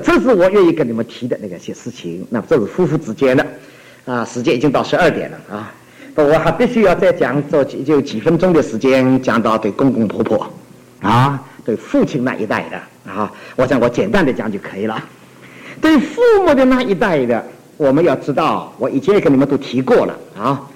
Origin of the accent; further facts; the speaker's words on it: China; 我很佩服我们中国人老的一句话